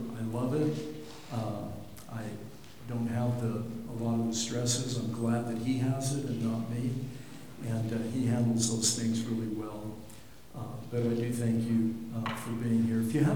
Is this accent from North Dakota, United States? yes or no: no; El Paso, Texas, United States; moved away as an adult; now in Florida, United States; My family goes back three generations. My original relatives, my great-grandparents, moved to El Paso in the 1920s. So we've been there a long time.